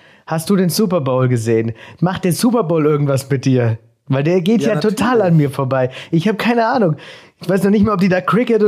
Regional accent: Hesse, Germany; ich komm aus Hessen.

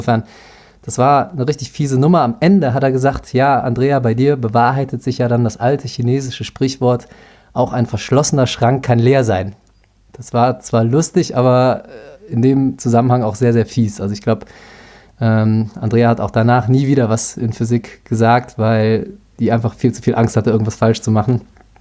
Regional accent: Cologne, North Rhine-Westphalia, Germany; ich bin in Porz zur Schule gegangen, Köln-Porz, für die, die es nicht kennen, tolle Gegend.

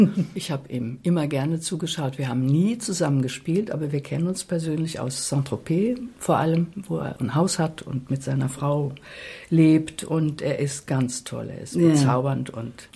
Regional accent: Offenbach, Hesse, Germany; born there; Ich komme ja aus Offenbach, da bin ich geboren, aber ich war auch ganz viel in Frankfurt bei meinen Großeltern.

